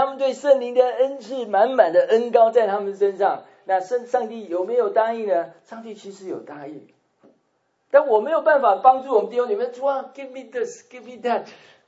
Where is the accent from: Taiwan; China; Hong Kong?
Taiwan; 跟爸爸妈妈撒奶啊，我们台湾话撒奶啊